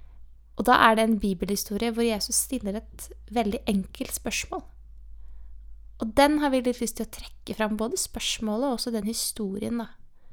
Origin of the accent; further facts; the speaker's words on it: Eidsvoll, Akershus, Norway; hjemme i Eidsvoll, i min hjemmemenighet, Håpet, Pinsekirken Håpet.